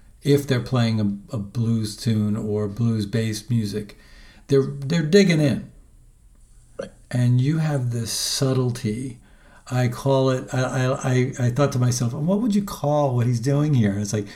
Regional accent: Long Island, New York, United States; because I grew up on Long Island in New York.

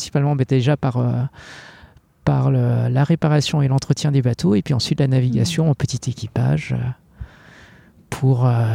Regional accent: Cambodia; now in France; dans mon pays d'origine, le Cambodge, et aussi dans les pays voisins, au Vietnam et aux Philippines.

